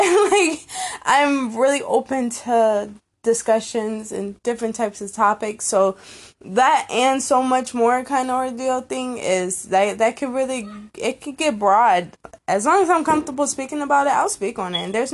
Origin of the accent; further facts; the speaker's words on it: North Carolina, United States; also born or lived in Michigan; I was born in Michigan, but I don't really feel from Michigan. Like, I moved to North Carolina at a very young age. I moved to North Carolina around 2-3 years old. So I was only living in Michigan for a good 3 years of my life.